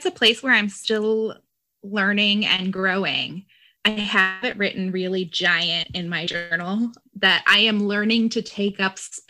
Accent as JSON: {"language": "English", "town": "Philadelphia", "region": "Pennsylvania", "country": "United States", "said": "from Philadelphia, Pennsylvania."}